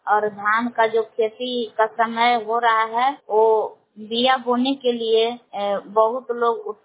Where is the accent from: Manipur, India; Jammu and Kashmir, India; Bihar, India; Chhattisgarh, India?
Bihar, India; Bilaw; बिलाव का निवासी हूँ।